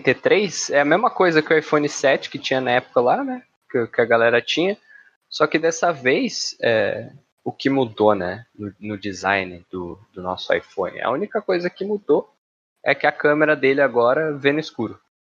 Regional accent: Taubaté, São Paulo, Brazil; eu também, eu sou de Taubaté

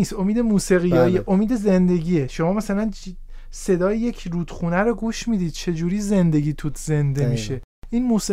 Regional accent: Iran; شاید ما از این لحاظ به عنوان یک ایرانی دست بالا رو داشته باشیم

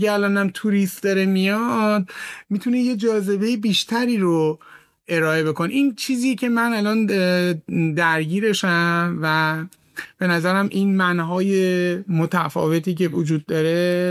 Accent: Isfahan, Iran; born there; من خودم متولد اصفهانم و عرق دارم بهش

